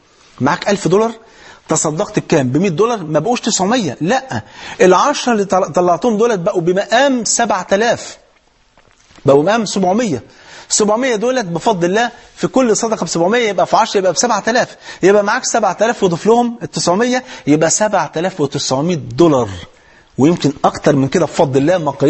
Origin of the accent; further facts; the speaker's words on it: Egypt; واحد مليونير مرة معدي على أرض فلاحين عندنا في مصر